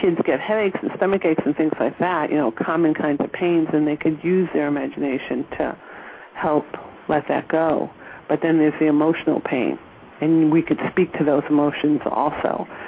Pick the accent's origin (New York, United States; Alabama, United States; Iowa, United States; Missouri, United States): New York, United States; growing up in New York, I kind of knew about energy intuitively.